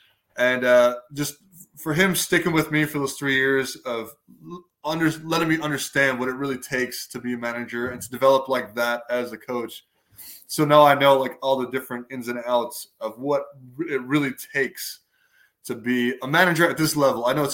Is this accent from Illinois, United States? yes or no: yes; Chicago, Illinois, United States; at Wrigley Field in the major leagues, because I'm from Chicago.